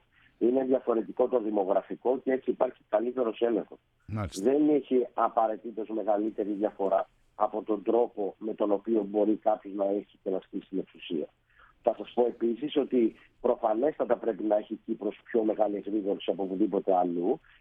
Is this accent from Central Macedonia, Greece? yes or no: yes; Thessaloniki, Central Macedonia, Greece; είμαστε και από τη Θεσσαλονίκη και οι δύο